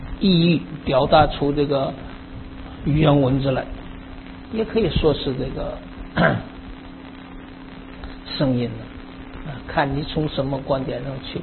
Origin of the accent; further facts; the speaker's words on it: China; 那假如我们中国人呢，就是笼统啊，又是声音又是了音